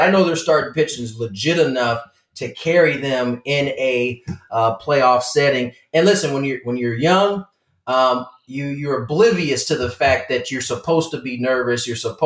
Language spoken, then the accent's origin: English; San Diego, California, United States; but it's my hometown squad, the San Diego Padres.